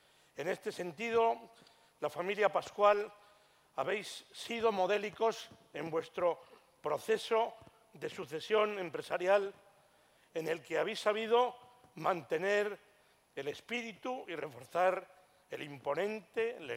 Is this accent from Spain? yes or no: yes; Castile and León, Spain; un buque insignia de la industria agroalimentaria de mi tierra, de nuestra tierra, de la tierra de Don Tomás, de Castilla y León